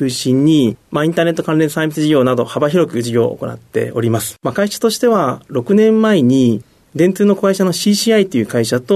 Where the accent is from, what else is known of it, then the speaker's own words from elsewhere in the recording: Aichi, Japan; 愛知県になります。